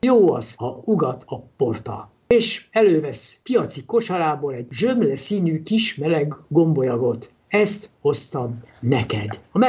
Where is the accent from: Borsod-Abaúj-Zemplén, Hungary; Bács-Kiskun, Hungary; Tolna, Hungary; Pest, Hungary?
Pest, Hungary; Pomáz; born there; nekem van egy aranyos ikertestvérem, és amikor mi születtünk, akkor a család Pomázon lakott. Az Orgona utcában, amely Pomáznak a külső utcája, és a szomszédságban már a cigánytelep található.